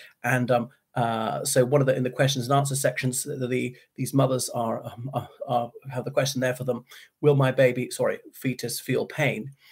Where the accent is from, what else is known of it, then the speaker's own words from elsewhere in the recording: Ireland; from Ireland.